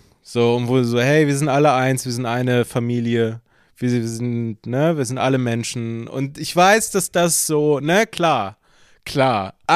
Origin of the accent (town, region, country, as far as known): Berlin, Germany